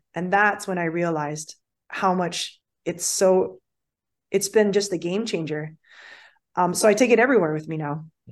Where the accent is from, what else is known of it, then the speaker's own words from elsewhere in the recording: Hawaii, United States; The first time that I traveled back to Hawaii Island, because I'm from Hawaii Island, to go hang out with my family for a week